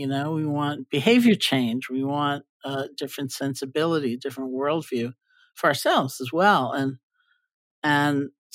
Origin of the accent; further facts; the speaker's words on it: New York, United States; And I'm not a great driver. I'm a New Yorker.